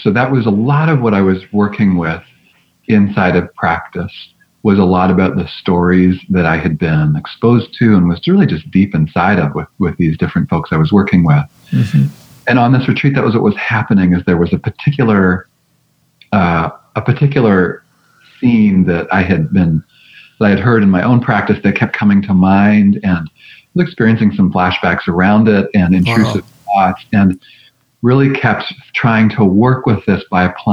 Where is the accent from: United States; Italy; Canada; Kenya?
Canada; So I'm originally from Canada and trained as a psychotherapist at the University of British Columbia in Vancouver.